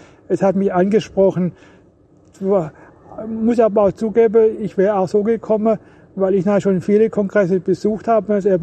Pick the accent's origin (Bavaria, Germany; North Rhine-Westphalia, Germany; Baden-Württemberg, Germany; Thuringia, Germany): Baden-Württemberg, Germany; Stuttgart; Hallo, hier bin ich … Ich komme auch aus Stuttgart, wie manch andere hier auch noch